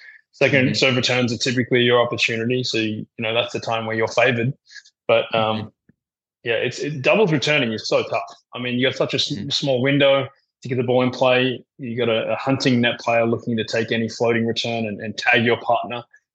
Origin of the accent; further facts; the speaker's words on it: Melbourne, Victoria, Australia; also born or lived in Sydney; I was born in Sydney, and then I moved to Melbourne around 11.